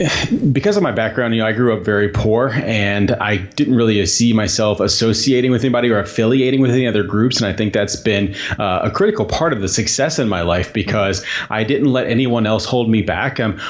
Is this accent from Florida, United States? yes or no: no; Indiana, United States; Yeah, so you know, I grew up in Southern Indiana, and if you don't know anything about Southern Indiana, it is, I'm going to be very clear, I loved my childhood, but it's very backwards thinking.